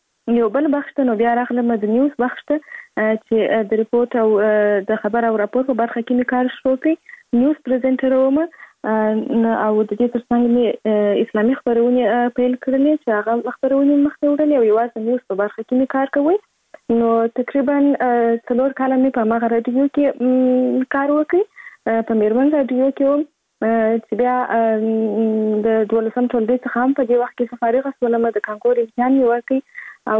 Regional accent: Kandahar, Afghanistan; born there; زه په کندهار ولایت کې زیږیدلې یم، او اوس په فعال په کندهار ولایت کې اوسېږم.

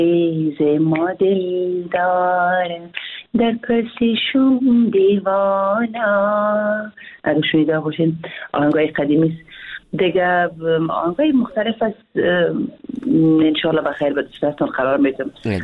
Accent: Afghanistan; now in Hamburg, Germany; من خواه از افغانستان هستم، اما من از یک طرف پشتون هستم، از یک طرف هم تاجک هستم، اردوش هستم،

